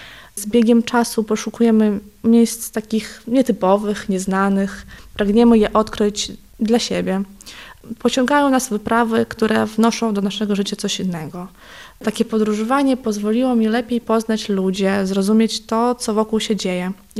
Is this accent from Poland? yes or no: no; Ukraine; pochodzę z Ukrainy, więc dla mnie to był zupełnie inny świat